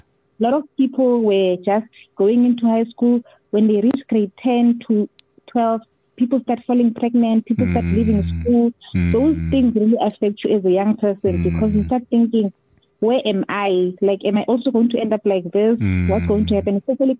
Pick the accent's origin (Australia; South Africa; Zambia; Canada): South Africa; KwaZulu-Natal; born there; also born or lived in Gauteng; Yes, no. I was born in KZN.